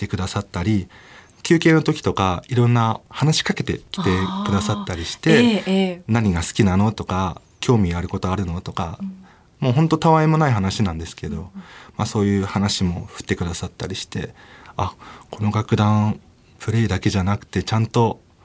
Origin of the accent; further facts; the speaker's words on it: Toyama, Japan; 学生の時は、富山県出身なんで